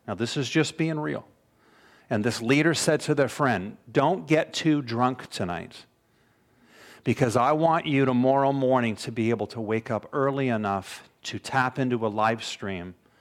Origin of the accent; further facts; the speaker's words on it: Toronto, Ontario, Canada; April and I are born and raised in Toronto. Anybody heard of that city before? Just down the street a little. Born and raised